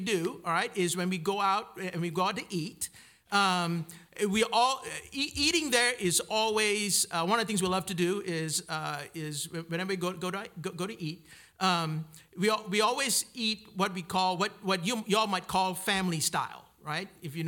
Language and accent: English; Malaysia; I'm from Malaysia, in case you didn't know. I was told this morning that I did not have an accent.